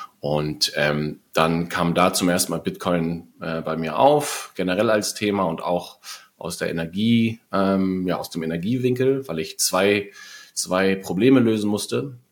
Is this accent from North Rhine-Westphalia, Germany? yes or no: no; Hamburg, Germany; Ursprünglich komme ich aus Hamburg, ja.